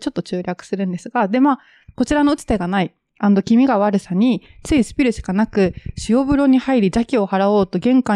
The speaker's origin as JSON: {"language": "Japanese", "region": "Okinawa", "country": "Japan", "said": "私、沖縄出身なんですけど"}